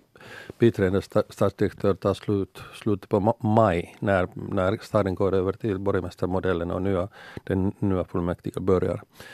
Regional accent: Helsinki, Uusimaa, Finland; Och Helsingfors är min hemstad, så det är ganska naturligt att jag fortsätter till slut.

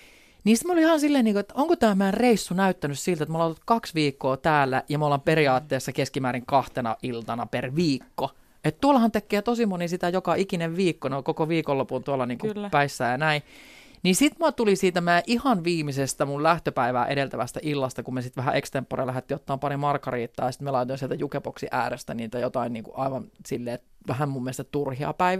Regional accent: Rovaniemi, Lapland, Finland; olen 34-vuotias artisti ja olen kotoisin Rovaniemeltä.

